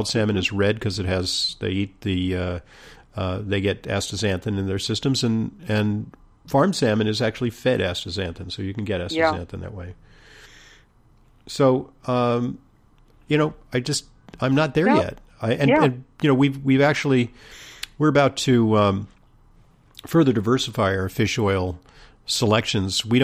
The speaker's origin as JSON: {"language": "English", "region": "California", "country": "United States", "said": "I am from California, but I'm you know, literally from California, but intellectually I'm from Missouri."}